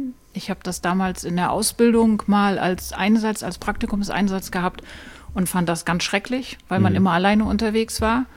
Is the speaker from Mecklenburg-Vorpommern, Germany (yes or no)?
no; Elbingerode, Saxony-Anhalt, Germany; Ich bin in Elbingerode im Harz groß geworden. Ja. Genau, habe da auch lange Zeit gelebt